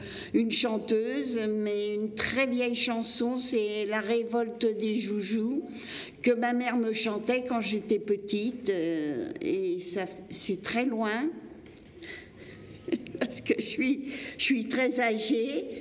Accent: Paris, Île-de-France, France; now in Évry, France; j'habite Évry, mais je suis parisienne. Depuis 51 ans, j'habite Évry.

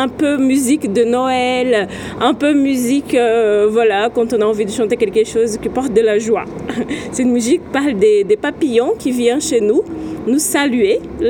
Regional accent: Brazil; French is a second language; now in France; Je suis brésilienne, mais je vis en France depuis quelques années.

